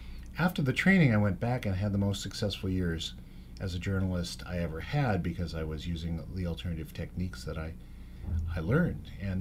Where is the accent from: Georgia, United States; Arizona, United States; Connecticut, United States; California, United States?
California, United States; Los Angeles; I grew up in Los Angeles area. Went to school down at Birmingham High School in Encino first